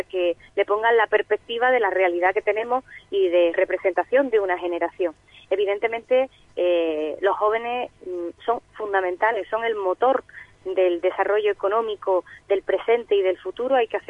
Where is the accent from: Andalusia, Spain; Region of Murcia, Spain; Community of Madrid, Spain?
Andalusia, Spain; San Juan del Puerto; nosotros somos de San Juan del Puerto